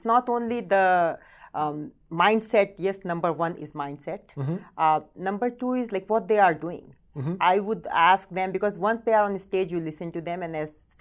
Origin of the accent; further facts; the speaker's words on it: India; English is a second language; Yes, of course I'm from India, mm-hmm. and I was in a small town in India